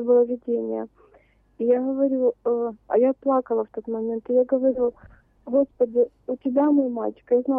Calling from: Dnipro, Dnipropetrovsk Oblast, Ukraine; я із Дніпра, парафія Святого Йосипа.

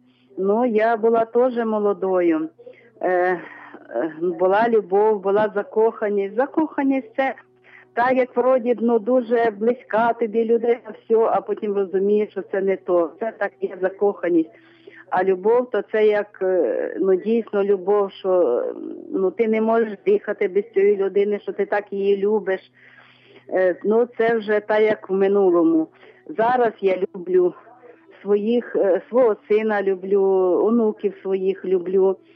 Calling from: Vinnytsia, Vinnytsia Oblast, Ukraine; з Вінниці.

